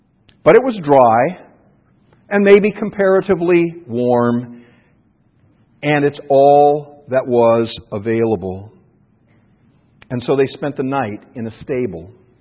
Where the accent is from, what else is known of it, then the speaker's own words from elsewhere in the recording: Burbank, California, United States; born there; but I know my birthplace was Burbank, California.